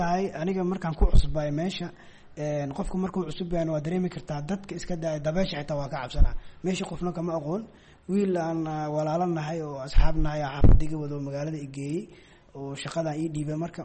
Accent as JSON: {"language": "Somali", "town": "Baidoa", "region": "Bay", "country": "Somalia", "tie": "born there", "lives_now": "Mogadishu, Somalia", "said": "waxaan ku dhashay Baydhabo, waxaan imid Muqdisho 1995"}